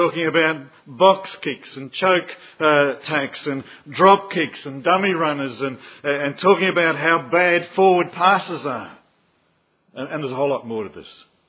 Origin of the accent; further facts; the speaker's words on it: New Zealand; I'm a New Zealander.